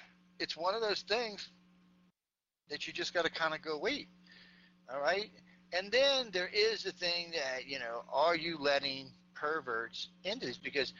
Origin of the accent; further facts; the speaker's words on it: New Orleans, Louisiana, United States; I grew up in New Orleans, so look, it's fine by me.